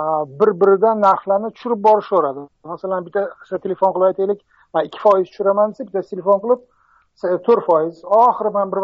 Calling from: Bangkok, Thailand; Bangkokdanman hozir.

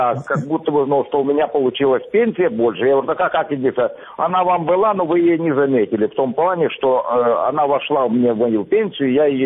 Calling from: Armyansk, Crimea, Ukraine; Я из Армянска.

